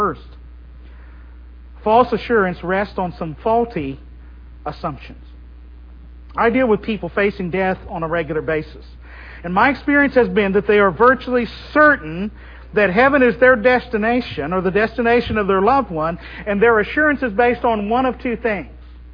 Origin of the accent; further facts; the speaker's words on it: Oklahoma, United States; Now, I was from Oklahoma.